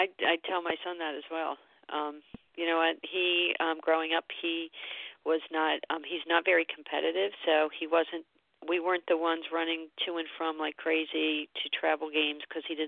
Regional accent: Baltimore, Maryland, United States; now in Philadelphia, United States; I say that about Baltimore because I'm from Baltimore originally. Now I live in Philly, and I live like in Delaware, just in the East Coast.

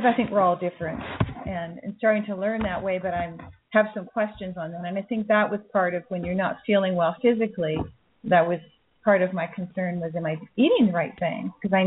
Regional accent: Ontario, Canada; Not far from Toronto.

